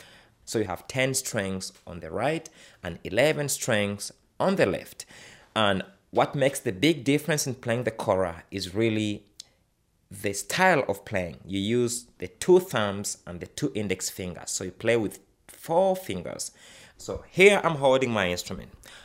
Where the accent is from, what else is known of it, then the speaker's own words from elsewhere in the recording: Uganda; I'm from Uganda. That's a small country in East Africa. I am 28 now and I've grown up and lived most of my life in Africa.